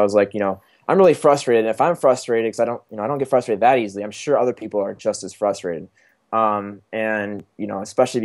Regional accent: Chicago, Illinois, United States; I was, going to school down in Texas. I'm from Chicago, Illinois originally, and so, I was at home for the summer

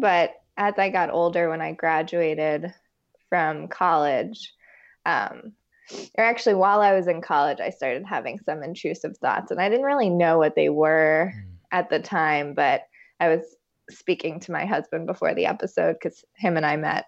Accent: Long Island, New York, United States; I got a job right away working in Manhattan. I'm from Long Island.

